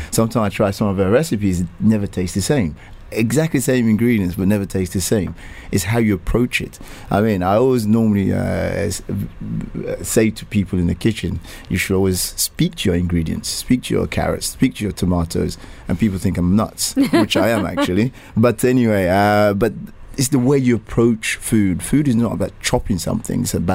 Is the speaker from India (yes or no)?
no; London, United Kingdom; also born or lived in Nigeria; I grew up in London, so basically I was born in Nigeria, grew up in London